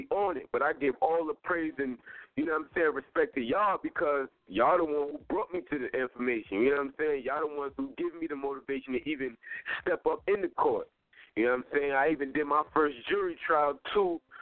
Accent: Queens, New York, United States; Yeah, I'm straight from Queens, for real. You know what I mean?

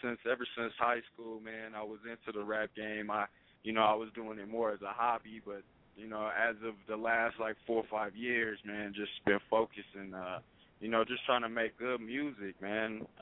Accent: Portland, Oregon, United States; now in Reno, United States; Oh, man, I'm originally from Portland, Oregon, man, but I'm out here repping in No-Town, man, Reno, Nevada, 24-hour lifestyle, man.

